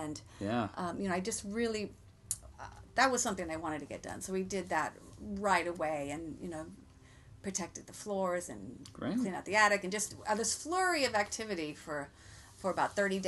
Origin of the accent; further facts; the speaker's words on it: Denver, Colorado, United States; also born or lived in Nashville, Tennessee; now in Los Angeles, United States; Well, I've been in Los Angeles since the 80s. I'm originally from Denver.